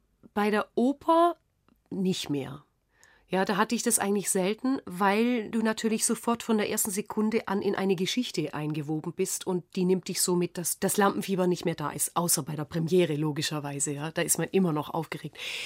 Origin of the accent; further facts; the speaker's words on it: Tuttlingen, Baden-Württemberg, Germany; Natürlich ist Tuttlingen Heimat in dem Sinne Ursprung. Ja, und da kehre ich auch immer wieder hin zurück. Aber die Heimat, wo ich dann wirklich mich wohlfühle, das ist wohl schon Griechenland geworden in den letzten Jahren.